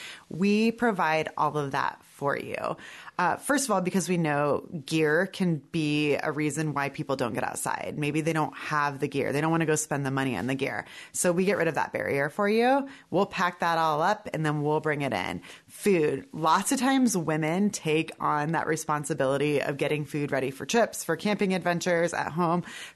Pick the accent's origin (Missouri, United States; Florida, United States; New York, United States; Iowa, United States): Iowa, United States; Wilton; Mostly my childhood, I grew up in rural Iowa. I grew up in Wilton, so eastern Iowa near Muscatine.